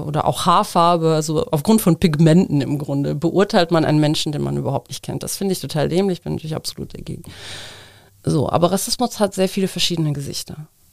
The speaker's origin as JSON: {"language": "German", "region": "Moscow", "country": "Russia", "said": "ich bin eigentlich aus Moskau"}